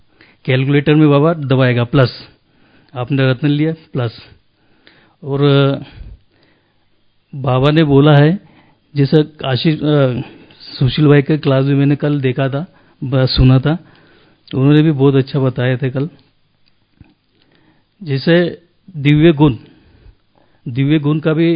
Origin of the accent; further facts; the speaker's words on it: Maharashtra, India; now in Indore, India; मैं इंदौर से हूँ और सेंटर देवास, वो बेसिकली मैं महाराष्ट्र का हूँ, और